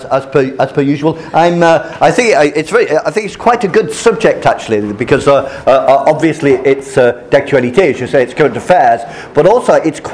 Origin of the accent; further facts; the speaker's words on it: United Kingdom; now in France; because I'm British in France, you can sign up for a newsletter.